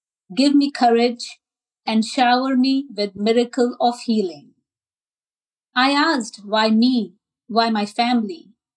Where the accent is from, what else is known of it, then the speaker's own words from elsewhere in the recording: New Jersey, United States; from New Jersey